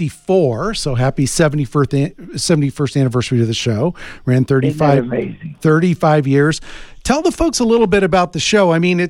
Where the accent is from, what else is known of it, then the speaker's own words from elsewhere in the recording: Tempe, Arizona, United States; And yes, I grew up on it in Tempe.